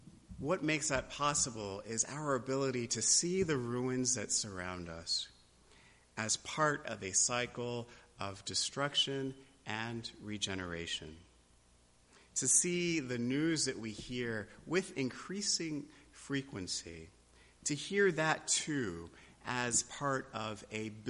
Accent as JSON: {"language": "English", "region": "New York", "country": "United States", "lives_now": "New England, United States", "said": "why I came to New England from New York in the first place."}